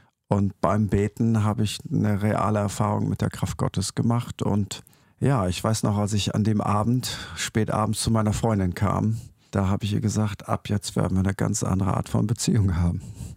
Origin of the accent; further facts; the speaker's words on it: Lower Saxony, Germany; Ich hatte bei uns in Ostfriesland haben alle bei der Meierwerft gearbeitet oder bei VW in Emden. Das waren so die zwei großen Karrieremodelle.